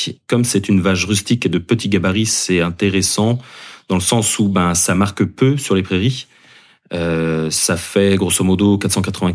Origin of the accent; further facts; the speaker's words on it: Gourin, Brittany, France; je suis originaire de Gourin, j'ai 30 ans. J'ai fait mes études à Gourin jusqu'à la seconde.